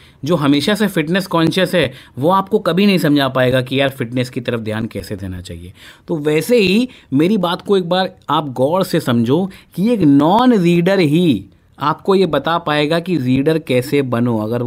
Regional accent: Kanpur, Uttar Pradesh, India; अब हम लोग तो कानपुर से आए हुए

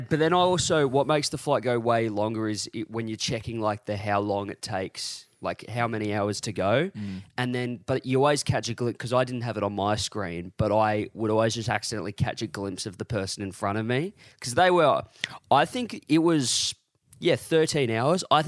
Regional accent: United Kingdom; I am the Brit of BLT.

